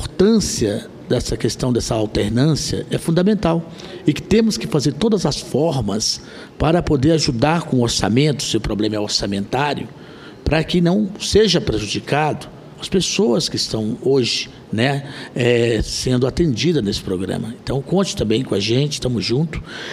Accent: Corumbá de Goiás, Goiás, Brazil; Eu sou de Corumbá, de Goiás, bem pertinho aqui

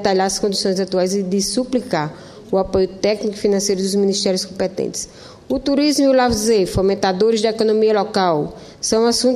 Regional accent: Caicó, Rio Grande do Norte, Brazil; com a minha querida região Seridó e da minha terra natal, Caicó.

